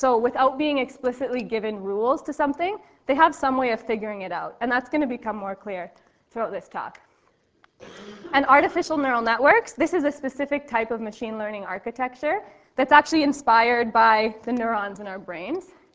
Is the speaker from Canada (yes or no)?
yes; Winnipeg, Manitoba, Canada; now in Waterloo, Canada; So I grew up in Winnipeg. I did my bachelor's degree there. Then I moved to Waterloo, and I did my graduate studies there